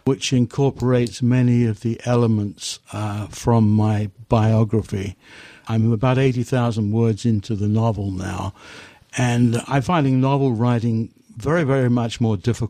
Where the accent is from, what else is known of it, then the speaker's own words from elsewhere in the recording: England, United Kingdom; moved away; But the weather is so similar to the weather in which I grew up in England.